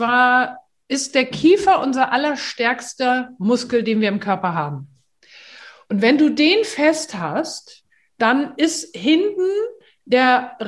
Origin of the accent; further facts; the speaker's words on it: Hamburg, Germany; nicht auseinanderhalten als Hamburgerin und oute mich da auch immer sehr schnell.